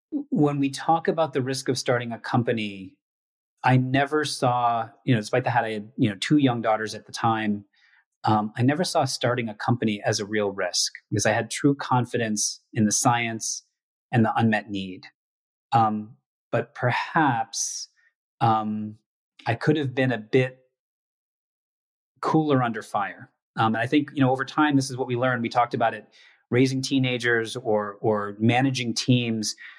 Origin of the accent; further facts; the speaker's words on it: United States; coming back to, you know, to the US, my home country